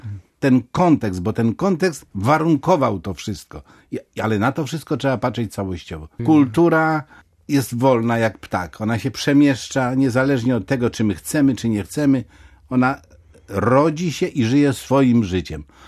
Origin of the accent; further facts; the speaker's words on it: West Pomeranian Voivodeship, Poland; nam, rodowitym Pomorzaninom, mogą nie wierzyć, ale jak przyjeżdża badacz z zewnątrz, jak to mówi, to jest święte.